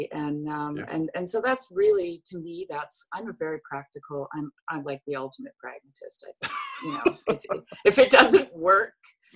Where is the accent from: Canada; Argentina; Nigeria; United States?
Canada; also born or lived in Switzerland; of self-sustaining for about 22 years living in Canada. We moved from Switzerland. My husband is Swiss. I'm Canadian.